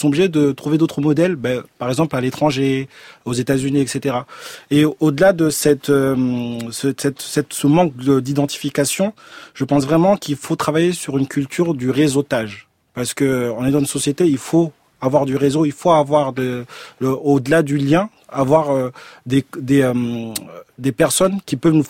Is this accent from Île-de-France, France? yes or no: yes; Évry, Île-de-France, France; also born or lived in Corbeil-Essonnes / Grigny; moi-même, je viens des quartiers populaires. Je viens de Corbeil-Essonne, grandi à Évry, Grigny.